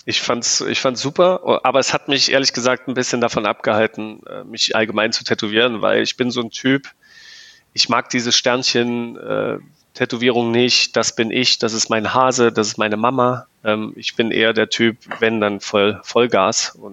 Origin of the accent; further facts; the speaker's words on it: East Germany, Germany; ich bin ja ein Kind der DDR, das heißt bei uns wurde Sport immer groß geschrieben.